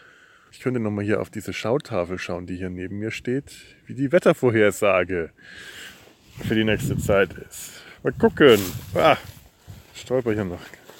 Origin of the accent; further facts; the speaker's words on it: Bavaria, Germany; Ich bin Franke